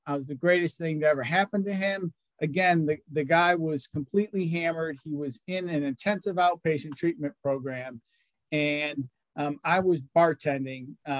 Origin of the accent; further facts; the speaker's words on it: Virginia Beach, Virginia, United States; moved away as an adult; now in North Carolina, United States; I grew up in Virginia Beach and, you know, not thinking anything of it, being the good husband that I am. Sure, honey, we can move. We can move. Literally within 2 weeks, she had a job in North Carolina.